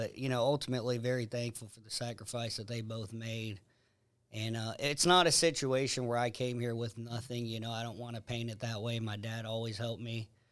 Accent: Zambia; now in Canada; Yeah, I always did. Growing up in Zambia.

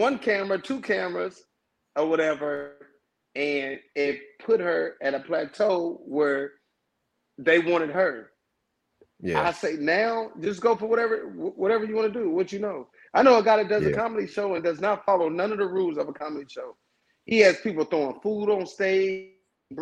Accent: Inglewood, California, United States; I grew up in Inglewood. I was a big Laker fan, and I'm from here.

